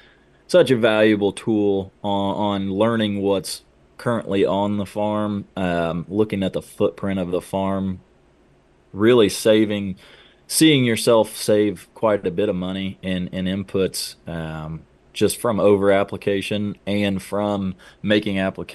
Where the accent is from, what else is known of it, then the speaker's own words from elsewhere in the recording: Connersville, Indiana, United States; And now I moved back to Connersville, Indiana, my hometown, and farm on my own, about 800 acres.